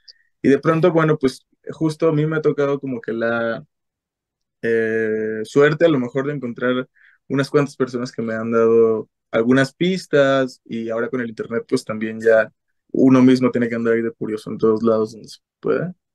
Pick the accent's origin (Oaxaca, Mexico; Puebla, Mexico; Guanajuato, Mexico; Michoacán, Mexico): Michoacán, Mexico; Zamora; now in Morelia, Mexico; yo ahorita, para empezar, vivo en Morelia y me salí de alguna forma de mi ciudad natal, que es Zamora